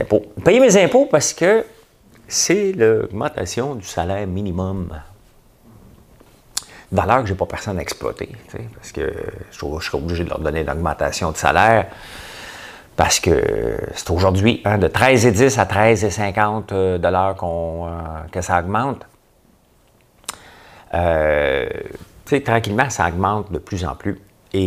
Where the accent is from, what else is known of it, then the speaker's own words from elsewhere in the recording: Notre-Dame-de-la-Paix, Quebec, Canada; mon coin, à Saint-André-Avelin, Saint-André-d'Avelin, hein, on est des Avelinois. Je viens aussi, ben, mon vrai village, c'est Notre-Dame-de-la-Paix, mais on était trop gênés de le dire. Maintenant, je suis fier de le dire. Et ça s'appelle les pacificiens. On est des pacificiens.